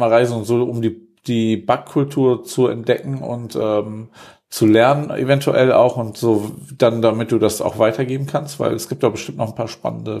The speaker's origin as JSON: {"language": "German", "town": "Wuppertal", "region": "North Rhine-Westphalia", "country": "Germany", "tie": "born or raised there", "said": "Was? In meiner Heimatstadt?"}